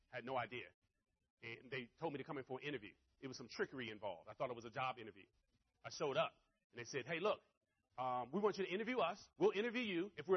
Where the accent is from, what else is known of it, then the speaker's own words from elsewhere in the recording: Washington, District of Columbia, United States; Not because I'm from the Washington, D.C. area